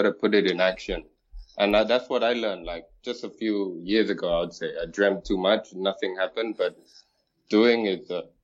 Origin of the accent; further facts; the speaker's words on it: United Kingdom; also born or lived in Bangkok; But at the age of six, I moved to the UK because